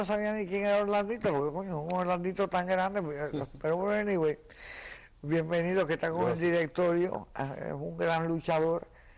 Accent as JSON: {"language": "Spanish", "country": "Cuba", "said": "eso siempre se dejó en Cuba como una gracia, porque somos los más españoles de todos los hispanoamericanos."}